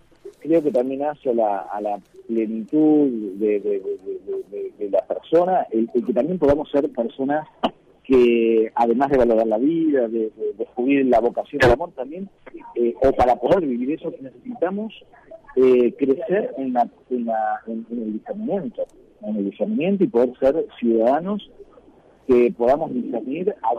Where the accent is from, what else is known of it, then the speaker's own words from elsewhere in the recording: Argentina; como argentinos, nos está faltando seguir dando pasos de convivencia